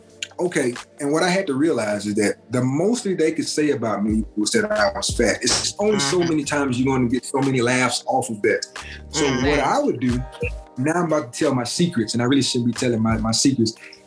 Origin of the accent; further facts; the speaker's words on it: Memphis, Tennessee, United States; Especially where I'm from. I'm from Memphis.